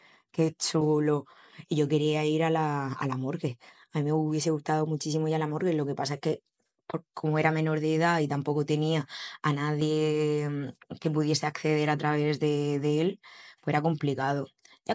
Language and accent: Spanish; Cartagena, Region of Murcia, Spain; also born or lived in Andalusia; Cuando cumplí 2 añitos me vine a Cartagena por la familia de mi padre y ya hice vida aquí. Realmente soy andaluza, pero solamente de DNI